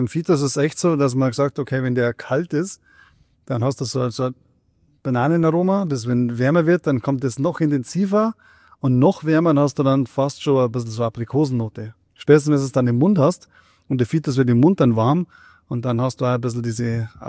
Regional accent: Bavaria, Germany; Hinterfotzigkeit, da man bei uns in Bayern sagen.

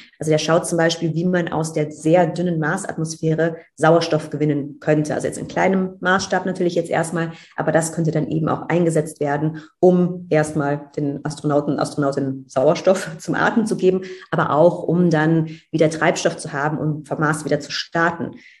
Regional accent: Cologne, North Rhine-Westphalia, Germany; ich komme aus Köln, da gibt es Karneval

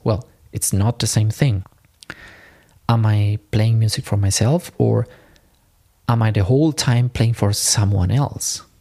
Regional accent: Argentina; moved away as an adult; now in Germany; Orchestra of Buenos Aires, I decided to quit everything and to start my studies in Germany. I left my hometown and I moved to Germany to start my master at the University of Music of Cologne, Hochschule für Musik und Tanz Köln.

